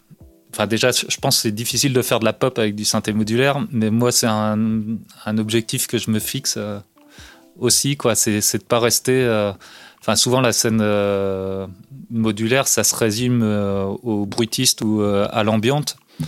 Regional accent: Cherbourg, Normandy, France; Et en fait, enfin, moi, j'ai grandi à Cherbourg

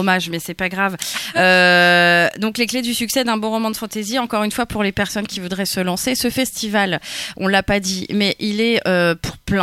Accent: Hauts-de-France, France; Comment tu sais que je suis du Nord-Pas-de-Calais ?

